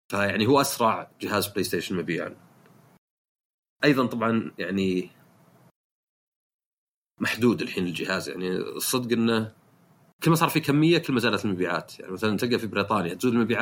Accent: Saudi Arabia; هذا في معظم العالم يعني حتى عندنا في السعودية

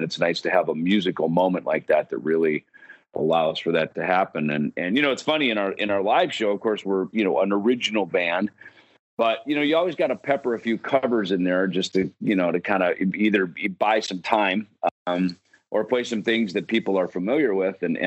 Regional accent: Jackson, United States; There's a vocational school in the town I grew up in Jackson.

